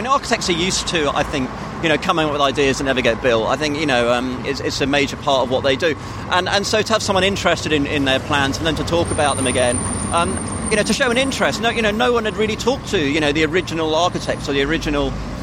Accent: Sutton, London, United Kingdom; I used to live in... I was brought up in Athens suburbs around Sutton.

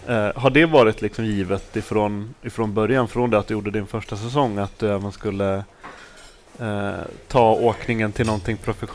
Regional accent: Ludvika, Dalarna County, Sweden; Och jag är uppvuxen i Ludvika

